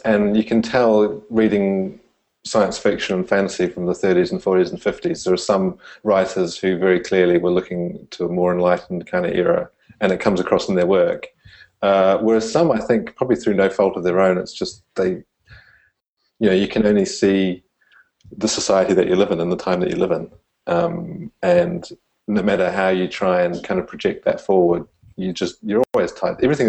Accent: Auckland, New Zealand; it's actually quite similar to Auckland, which is where I grew up in New Zealand. It's a kind of, you know, not coastal, but kind of bay type thing. Similar size as well.

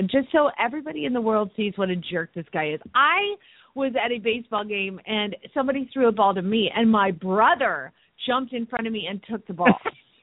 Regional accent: Phoenix, Arizona, United States; from Phoenix, Arizona

